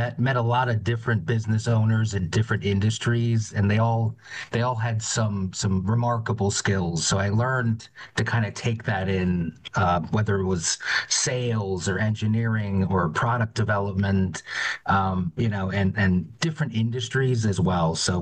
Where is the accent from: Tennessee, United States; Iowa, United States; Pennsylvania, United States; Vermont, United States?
Pennsylvania, United States; Scranton; I'm from Scranton, Pennsylvania, second of four, two sisters, one older brother.